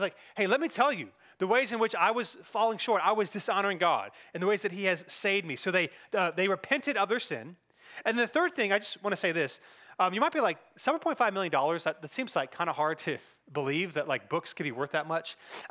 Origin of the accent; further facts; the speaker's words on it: Cary, North Carolina, United States; I grew up in Cary